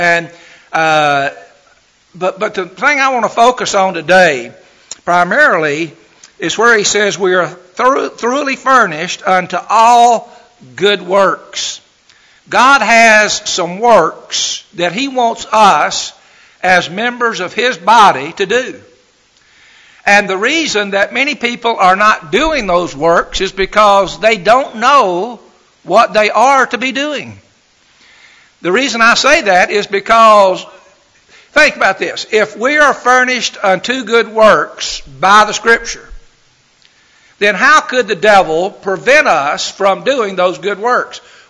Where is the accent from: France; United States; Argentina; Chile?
United States; Chattanooga, Tennessee; I said, "Well, I grew up in Huffman Baptist Church, and Huffman Baptist Church actually started Ridgecrest." So he's a lot younger than me, but basically it was the same path. We had gone to the same churches there in Chattanooga.